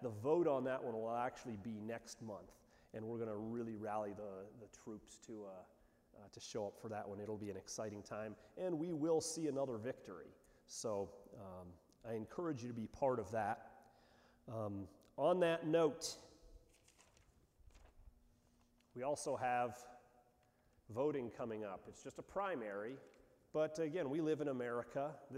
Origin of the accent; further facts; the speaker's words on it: United States; And I do so as an American, a proud American, but also as a person.